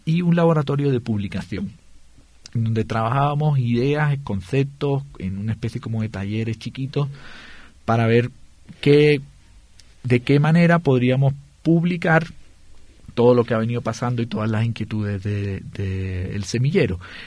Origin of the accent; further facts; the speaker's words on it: southern Spain, Spain; yo soy del sur de España y me apasiona el flamenco y me apasiona el baile flamenco y la música flamenca